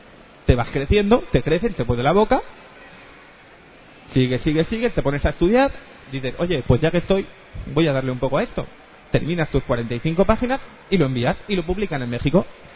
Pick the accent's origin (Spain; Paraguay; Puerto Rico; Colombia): Spain; Bilbao, Basque Country; ya que estamos, somos de Bilbao